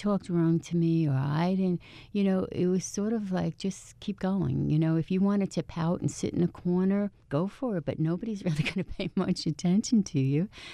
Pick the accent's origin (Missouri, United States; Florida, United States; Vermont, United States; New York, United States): New York, United States; So I am one of 15 kids, born and raised on Long Island.